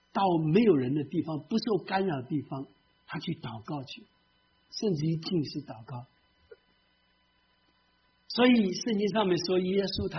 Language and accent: Chinese; China; 哇，我们中国人还以为我们很厉害，犹太人特别厉害。